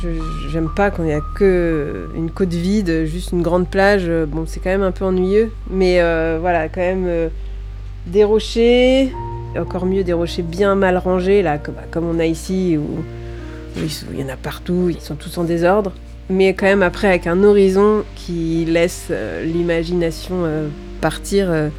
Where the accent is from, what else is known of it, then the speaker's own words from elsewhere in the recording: Saint-Cast-le-Guildo, Brittany, France; Quelques jours après ma naissance, je suis rentrée chez moi, dans le petit village de Planquette. Mais assez vite, je suis allée vivre avec mes parents à Saint-Ca, qui est sur la côte.